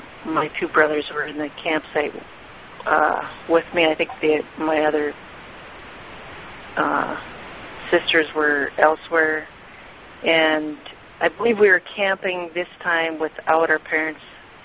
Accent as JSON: {"language": "English", "region": "Minnesota", "country": "United States", "tie": "born or raised there", "said": "I had many interactions growing up in Minnesota. My family was very outdoorsy, so I traveled all over the state."}